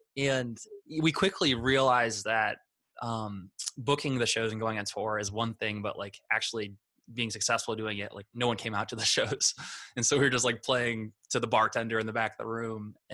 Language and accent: English; Vermilion, South Dakota, United States; And a lot of people, when I tell them I'm from South Dakota, they're like, wow, like people actually live there. But, you know, we came from South Dakota.